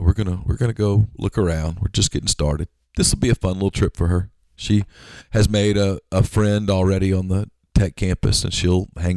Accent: Ruston, Louisiana, United States; She knows I grew up in Ruston.

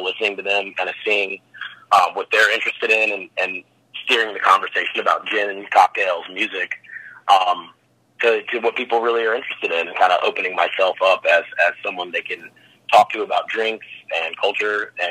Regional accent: North Carolina, United States; I grew up in North Carolina. I went to Wake Forest.

